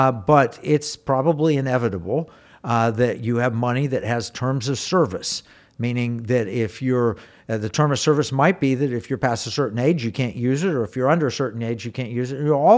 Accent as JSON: {"language": "English", "region": "Oklahoma", "country": "United States", "tie": "born or raised there", "said": "You know, I grew up in Oklahoma."}